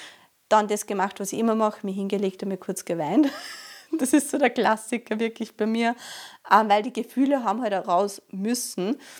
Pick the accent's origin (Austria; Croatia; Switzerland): Austria; deswegen kannst du direkt als Österreicherin zur WNBF Worlds fliegen.